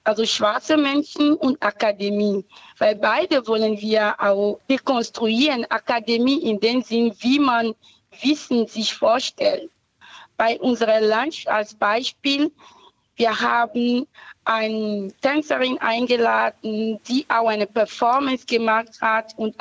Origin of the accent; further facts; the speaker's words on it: Benin; German is a second language; Ich komme aus Benin, aber aus das Land Benin, ehemalige Dahomey.